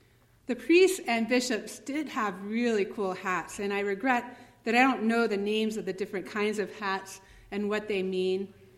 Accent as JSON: {"language": "English", "town": "Atlanta", "region": "Georgia", "country": "United States", "tie": "born or raised there", "said": "I grew up in Atlanta, and I have a deep love for the city, even though sometimes I also poke fun at it."}